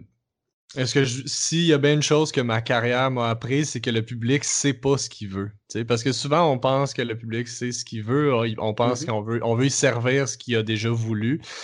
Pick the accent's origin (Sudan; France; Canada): Canada; Quebec; Vous êtes vraiment moins en contact avec la culture québécoise. Fait que ce qui fait que quand nous, on arrive avec notre accent, presque notre accent